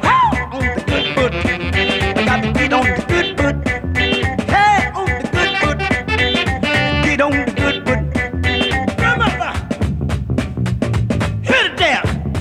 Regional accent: Cincinnati, Ohio, United States; Yeah, right. Born and raised in Western Hills. That's real streetwise.

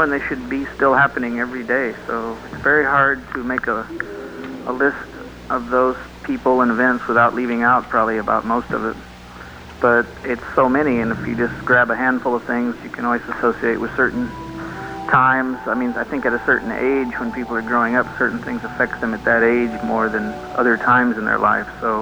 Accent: Illinois, United States; born there; also born or lived in Michigan; Yeah, I was born in Illinois, and I came here from Michigan.

